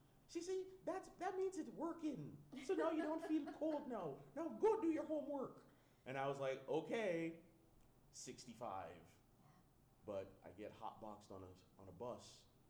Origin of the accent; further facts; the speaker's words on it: Barbados; Oh, yeah. We're from Barbados, so she was, God rest her soul, mwah.